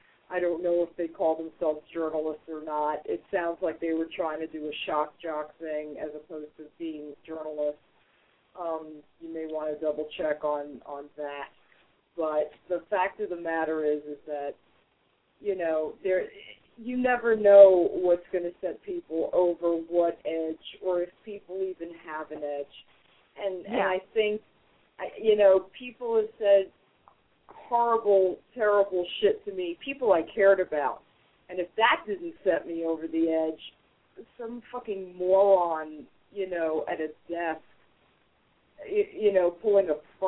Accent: United States; I'm an American, and I know that, okay?

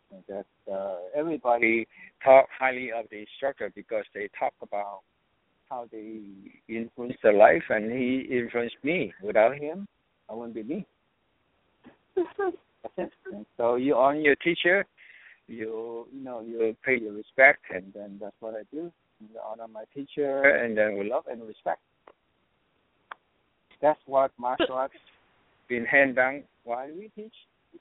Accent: Oakland, California, United States; now in Los Angeles, United States; And then I was from Oakland. Now I live in L.A.

